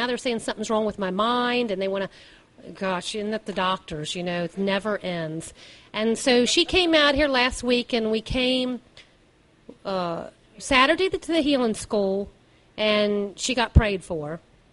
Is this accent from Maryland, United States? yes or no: yes; Maryland, United States; moved away as an adult; And she was in my, and of course I'm from Maryland. I've been out here about a year and a half.